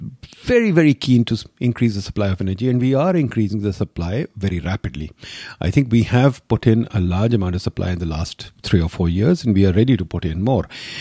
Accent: Lahore, Punjab, Pakistan; Let's say we take the city of Lahore, my hometown, which is a very large city, which is now, I think, roughly 13, 14 million people.

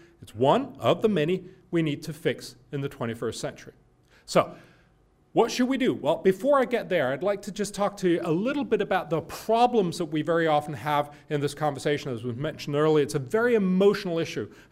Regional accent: Denmark; I'm from Denmark, maybe we'd like a little more heat

